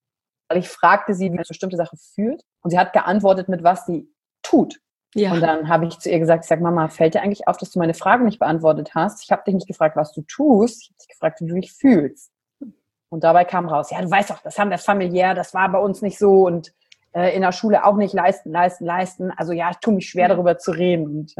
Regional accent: Germany; Nationalstolz dürfen wir als Deutsche sowieso nicht sein, weil wir da geschichtlich vorbelastet sind.

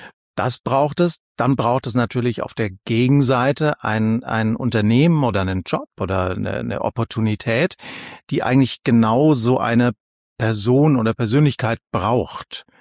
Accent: Bavaria, Germany; so als Franke, da ist ein Schlawiner, ist ja jemand, der so ein kleiner Betrüger ist

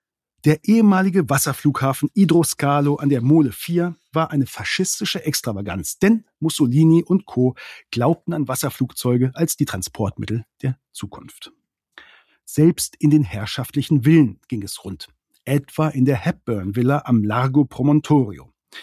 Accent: Northern Germany, Germany; das sage ich als Norddeutscher, ja als echter Preuße

